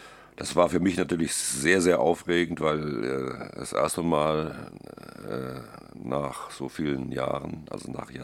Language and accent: German; Wrocław, Lower Silesian Voivodeship, Poland; born there; zumal ich ja selber gebürtiger Breslauer bin